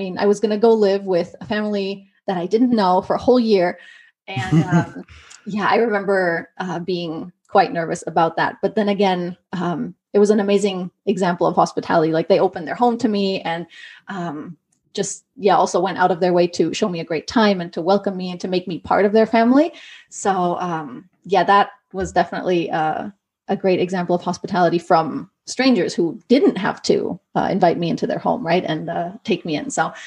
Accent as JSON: {"language": "English", "country": "Germany", "tie": "born or raised there", "said": "So I grew up in Germany. My dad's American and my mom is German."}